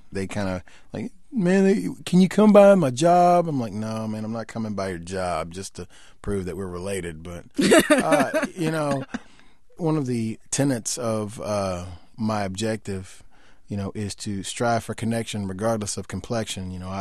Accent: Fort Worth, Texas, United States; also born or lived in Dallas; Well, I spent my childhood in Fort Worth and then my teen years and high school years in Dallas, Texas.

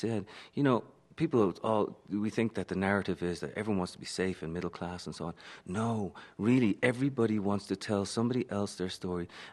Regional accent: Dublin, Leinster, Ireland; No, listen, you know, I'm Irish. I can't dance, you know.

